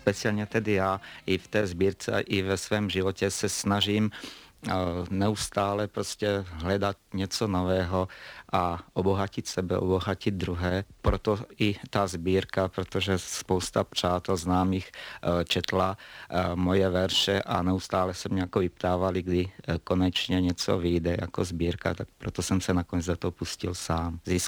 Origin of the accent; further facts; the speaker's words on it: Trenčín Region, Slovakia; now in Czech Republic; Pocházím ze Slovenska, z Moravskoslovenského Pomezí, spod Javoriny.